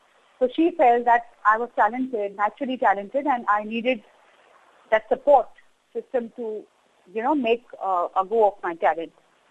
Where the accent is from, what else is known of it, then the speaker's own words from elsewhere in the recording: Kolkata, West Bengal, India; And then I was born and brought up in Calcutta, in Bengal. So there was a lot of influence of Bengali on me. And because we didn't speak Gujarati at home, that's why I'm not very fluent in Gujarati. I do speak broken Gujarati